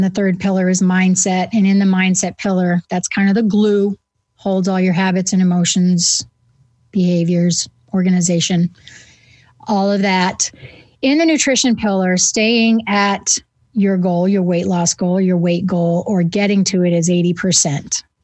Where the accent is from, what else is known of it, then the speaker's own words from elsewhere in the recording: New England, United States; called it supper back then, because I'm from New England. Supper ends with an A-H, you know.